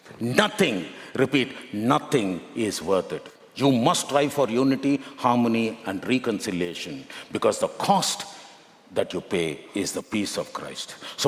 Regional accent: Bangalore, Karnataka, India; now in Delhi, India; I'm born and brought up in Bangalore, basic degree computer science, but I'm living and working in Delhi.

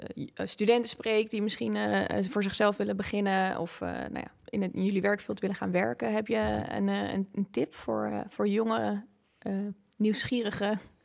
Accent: Leiden, South Holland, Netherlands; Ik heb zelf in het buitenland gestudeerd en dat heeft mij ook echt... Nou, ik ben in Leiden opgegroeid. Nou, Leiden heeft af en toe wat rauwe randjes, maar het is best wel beschermd allemaal.

